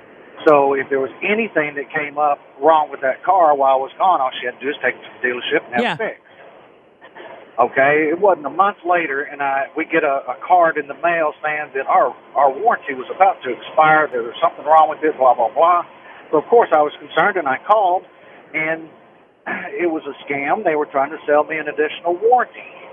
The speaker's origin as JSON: {"language": "English", "region": "Texas", "country": "United States", "said": "I'm from Texas, and I usually come to Kansas City two or three times a week loaded."}